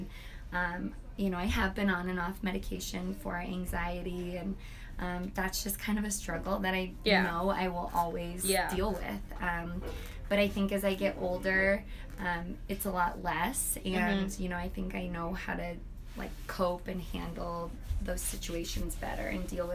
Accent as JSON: {"language": "English", "town": "Jacksonville", "region": "Florida", "country": "United States", "tie": "born there", "also_born_or_lived": "Virginia", "said": "So I moved around a lot. I was born in Jacksonville, Florida. We moved to Virginia."}